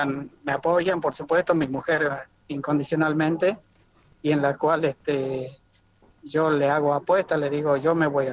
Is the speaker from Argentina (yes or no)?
yes; Luis Burela, Salta, Argentina; Mi pueblo se llama Luis Burela, corresponde al departamento de Anta, uh-huh. municipio de General Pizarro.